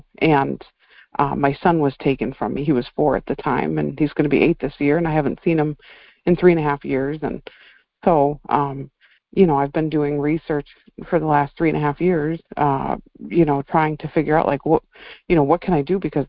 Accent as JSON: {"language": "English", "region": "Wisconsin", "country": "United States", "said": "I'm from Wisconsin."}